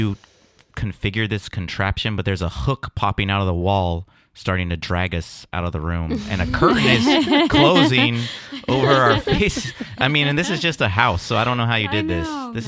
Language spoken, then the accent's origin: English; San Diego, California, United States; I'm from North Park, but I always went to school in like Del Cerro, San Carlos, like La Mesa area.